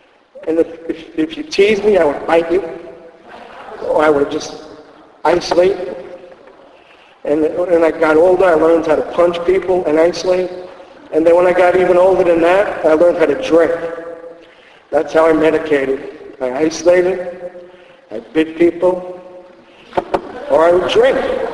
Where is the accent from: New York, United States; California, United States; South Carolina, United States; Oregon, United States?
New York, United States; Rockaway; also born or lived in Queens, United States